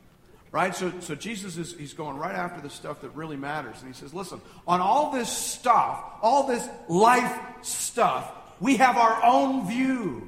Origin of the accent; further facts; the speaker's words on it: Canada; I actually leave going, man, I wonder what I don't see as a Canadian. And I suspect I have massive blind spots as a Canadian.